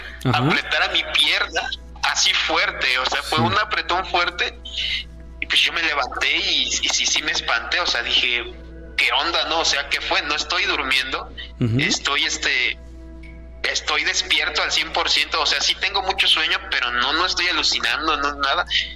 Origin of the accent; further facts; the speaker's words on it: Mexico City, Mexico; Yo soy de Ciudad de México, en Tlalpan, pero ahorita estoy trabajando en Tejupilco, aquí en el Estado de México.